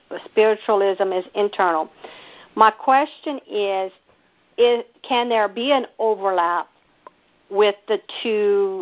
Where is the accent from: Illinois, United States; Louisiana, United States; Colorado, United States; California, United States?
Louisiana, United States; Southwest Louisiana.